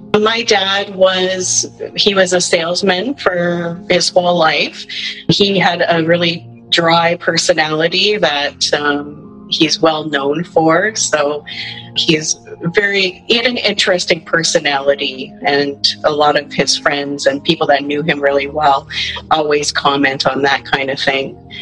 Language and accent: English; Kitchener, Ontario, Canada; I'm from Kitchener, Ontario.